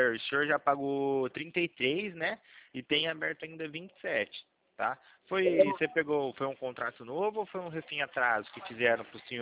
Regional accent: Campinas, São Paulo, Brazil; also born or lived in Araras; eu sou daqui de Campinas

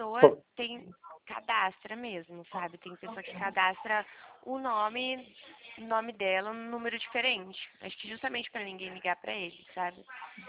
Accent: São Paulo, Brazil; Sou paulista.

